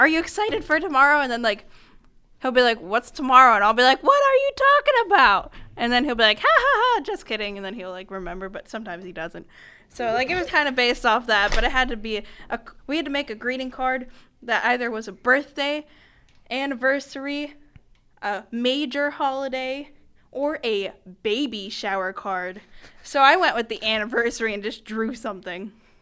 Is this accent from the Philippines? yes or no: yes; Philippines; I'm also Filipino.